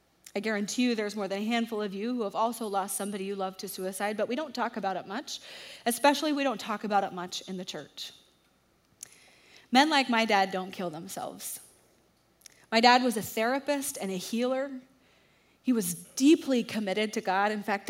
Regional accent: Dallas, Texas, United States; I grew up in Dallas

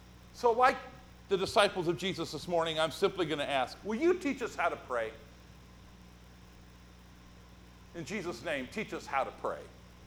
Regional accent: South Bend, Indiana, United States; born there; also born or lived in Fresno, California / Jamestown, New York / Sacramento, California; I have lived all over the country. I was born in South Bend, Indiana. I moved then to Fresno, California. I moved then to Jamestown, New York. I moved then to Sacramento, California

